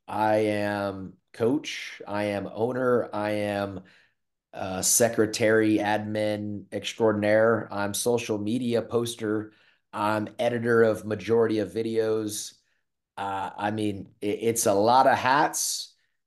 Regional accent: Cedar Hill, Texas, United States; also born or lived in Dallas; Well, that was because I grew up in the Cedar Hill area, was born in Dallas, raised in Cedar Hill, and they had a Grand Prairie Division.

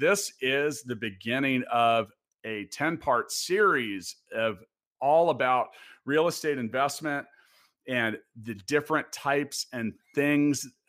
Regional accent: Kansas City, United States; He's also from my hometown of Kansas City.

